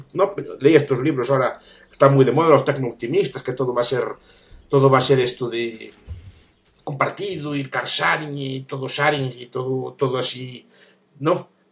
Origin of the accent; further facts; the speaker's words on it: Vigo, Galicia, Spain; Yo ahora estoy hablando desde Vigo. Yo de Vigo aquí son mis antepasados, mi familia de por aquí.